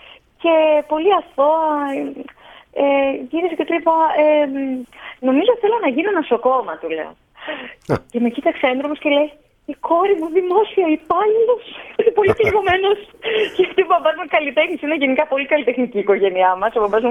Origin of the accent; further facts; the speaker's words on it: Thessaloniki, Central Macedonia, Greece; Και βασικά μεγάλωσα στη Θεσσαλονίκη.